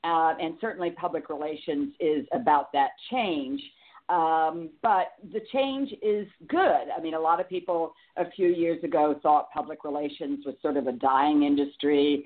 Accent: Miami, Florida, United States; Well, I'm actually from Miami. And my dad relocated, my dad and mom relocated from New York to Miami so that my father could work in the airline industry

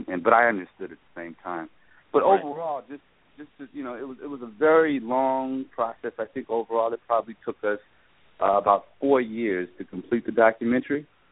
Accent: Los Angeles, California, United States; I'm from Los Angeles.

